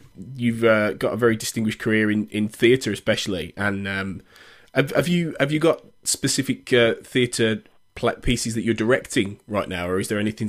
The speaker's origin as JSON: {"language": "English", "town": "Birmingham", "region": "West Midlands", "country": "United Kingdom", "said": "I mean, I'm from the Midlands. I'm from Birmingham."}